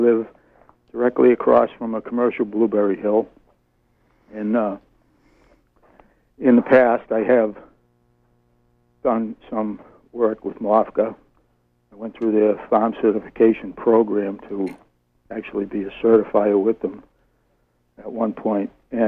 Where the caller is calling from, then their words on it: Searsmont, Maine, United States; I'm from Searsmont.